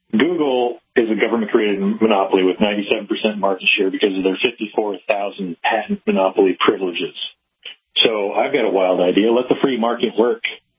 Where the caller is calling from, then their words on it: Los Angeles, California, United States; Los Angeles, unfortunately.